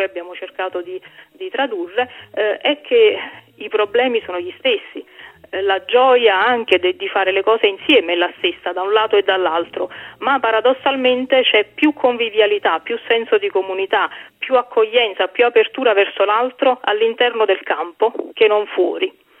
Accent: Naples, Campania, Italy; perché sono nata e cresciuta a Scampia

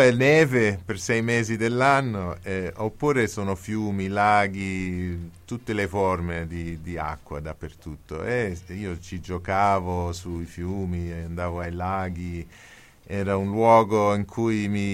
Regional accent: Michigan, United States; sono cresciuto nel Michigan

